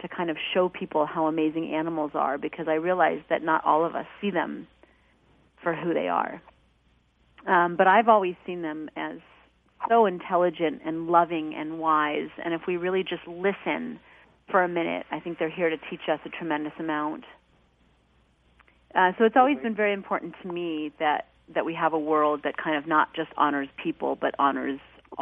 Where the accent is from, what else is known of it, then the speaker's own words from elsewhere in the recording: East Coast, United States; And I grew up on the East Coast, so if there were animals in the woods or the lakes that seemed injured, lost, or hungry, I would bring them home.